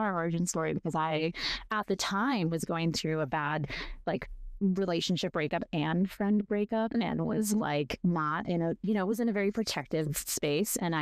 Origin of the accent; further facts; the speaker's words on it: St. Louis, Missouri, United States; But truly growing up, it was just like just, you know, growing up in St. Louis, Missouri, it's just worlds away.